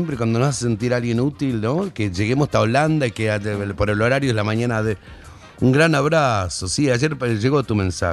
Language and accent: Spanish; Chaco, Argentina; born there; yo nací en el Chaco.